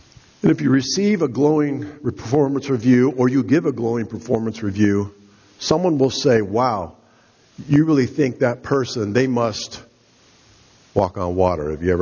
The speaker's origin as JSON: {"language": "English", "region": "Missouri", "country": "United States", "said": "I'm from Missouri, right? You show me the goods, I'll believe it."}